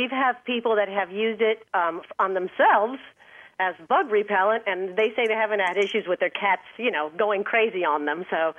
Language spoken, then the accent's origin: English; Miami, Florida, United States; Well, we came from Miami, Florida, the big city, and we just decided we need to go back to simple, basic living.